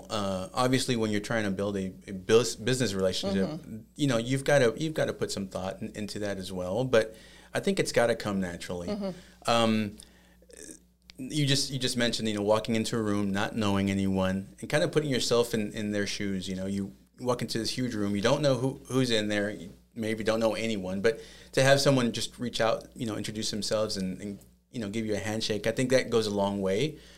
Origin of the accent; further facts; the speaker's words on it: Dallas, Texas, United States; So I am originally from Dallas, Texas. So I am a Texan.